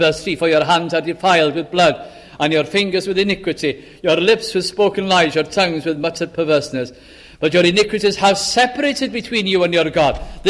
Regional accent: North West England, United Kingdom; Now, I was brought up in South Lancashire.

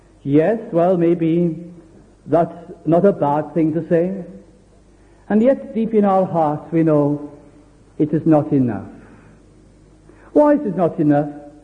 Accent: Wales, United Kingdom; And that I'm Welsh, you see.

